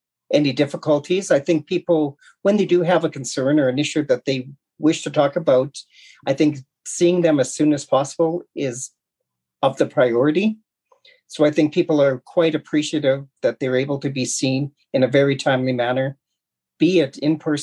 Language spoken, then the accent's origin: English; Yorkton, Saskatchewan, Canada; also born or lived in Regina, Canada; I wasn't born in Yorkton, but I was raised in Yorkton. And I've been in Regina for approximately 22 years. And I've decided to move back to Yorkton.